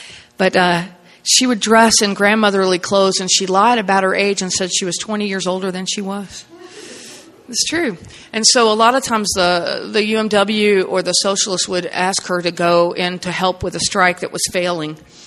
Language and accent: English; South Carolina, United States; And I'm from South Carolina, so if you all feel like wooing at any point, that will help me.